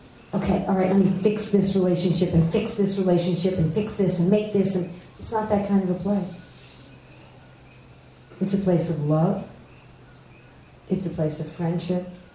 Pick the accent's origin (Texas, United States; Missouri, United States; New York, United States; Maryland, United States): New York, United States; born there; Oh, really? I was born in New York.